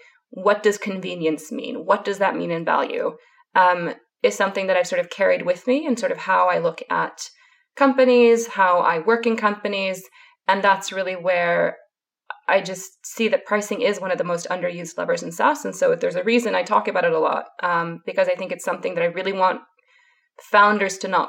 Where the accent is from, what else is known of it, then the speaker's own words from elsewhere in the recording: Seattle, Washington, United States; English is a second language; So I am Swedish, but I grew up in Seattle in the US, hence impertinent, definitely in my vocabulary. Some Swedish words, not so much.